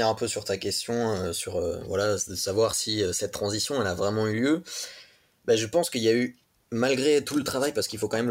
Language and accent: French; France; ça nous a quand même amené à un titre en 2017 chez nous en France